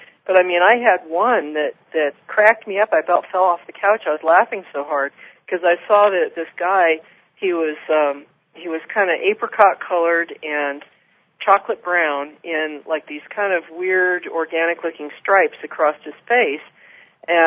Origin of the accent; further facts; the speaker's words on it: San Francisco, California, United States; And maybe because I grew up in San Francisco, but I never got it.